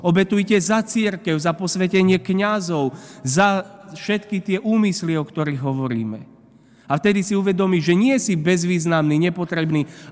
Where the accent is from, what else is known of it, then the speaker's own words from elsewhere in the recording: Spiš, Slovakia; Ja pochádzam zo Spiša a v našom nárečí sa povie